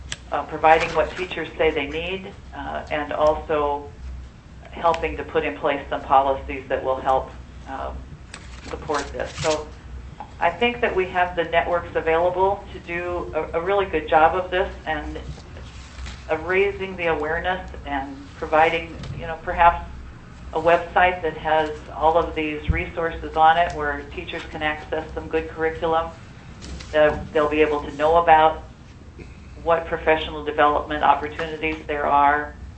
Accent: Anchorage, Alaska, United States; I'm calling in to represent the Alaska Civic Learning Assessment Project. I'm from Anchorage, Alaska.

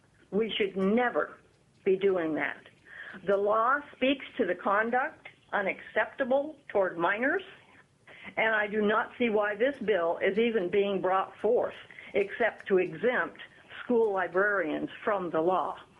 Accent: Two Rivers, Alaska, United States; I am from Two Rivers.

